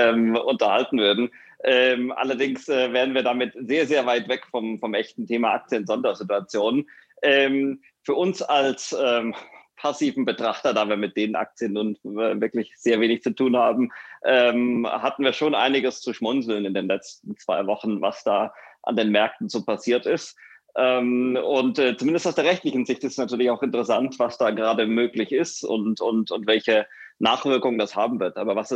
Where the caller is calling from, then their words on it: Munich, Bavaria, Germany; ich bin aus München zugeschaltet.